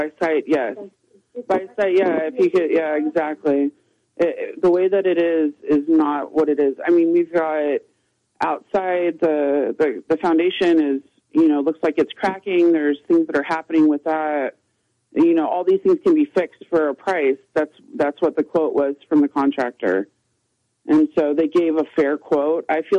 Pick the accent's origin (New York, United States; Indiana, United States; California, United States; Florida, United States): California, United States; We're from California, right? So this isn't something we're used